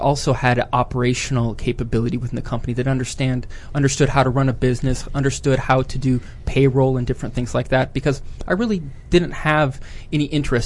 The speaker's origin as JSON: {"language": "English", "region": "South Dakota", "country": "United States", "tie": "born or raised there", "said": "I was out in the middle of the prairie. It's pretty much the same way there, you know. Growing up in South Dakota, you always depend on your family."}